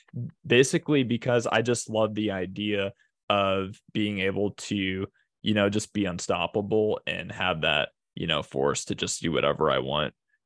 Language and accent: English; Toledo, Ohio, United States; Yes, I am from initially Ohio.